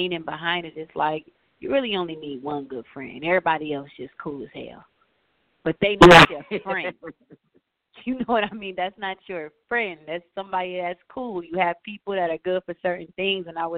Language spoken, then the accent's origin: English; Detroit, Michigan, United States; also born or lived in Lansing, Michigan; I am from Detroit, Michigan, also Lansing, Michigan.